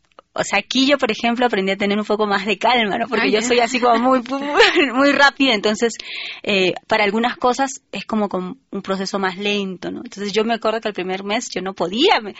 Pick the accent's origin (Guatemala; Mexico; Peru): Peru; Lima; Yo soy de Lima, toda mi familia es del norte del país, entonces también tengo mucha influencia del norte de Trujillo